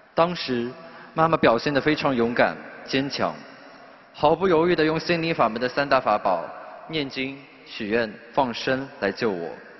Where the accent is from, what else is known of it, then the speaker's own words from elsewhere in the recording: Shanghai, China; 大家好，我是来自上海的